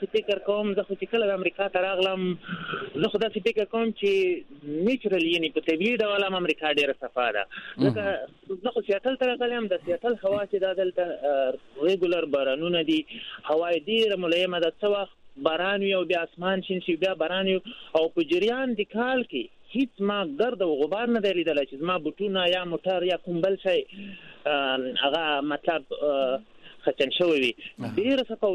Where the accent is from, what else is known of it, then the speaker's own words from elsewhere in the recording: Khost, Afghanistan; زه د افغانستان د خوست ولایت اوسیدونکی یم.